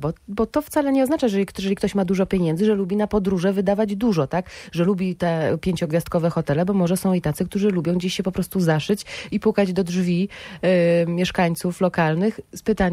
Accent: Novosibirsk, Novosibirsk Oblast, Russia; now in Poland; Od 23 lat jestem w Polsce, bo pochodzę z Nowosybirska

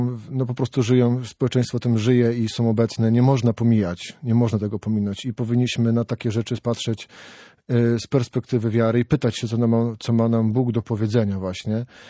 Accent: Gdańsk, Pomeranian Voivodeship, Poland; bo jestem właśnie z Gdańsku, to jest z Wrzeszcza

